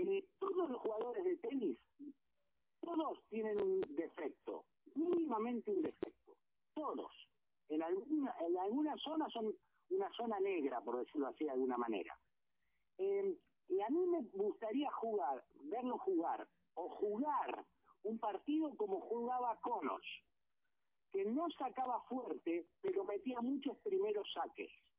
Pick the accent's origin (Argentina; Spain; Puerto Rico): Argentina; soy de Argentina, hombre del tenis